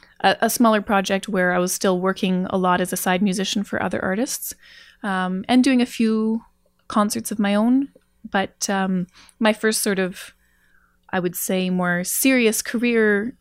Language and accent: English; Edmonton, Alberta, Canada; born there; now in Calgary, Canada; Well, I'm based in Alberta. I'm living in Calgary right now, but I was born in Edmonton.